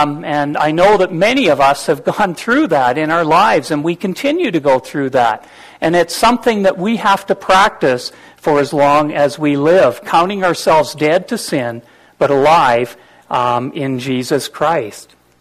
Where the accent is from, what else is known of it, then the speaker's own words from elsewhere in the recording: Brandon, Manitoba, Canada; You know, every time I go back to my hometown, Brandon, there used to be two old churches